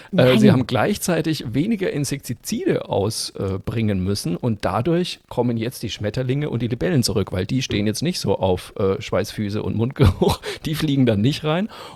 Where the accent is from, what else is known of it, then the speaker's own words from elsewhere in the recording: Bavaria, Germany; ich bin ja Franke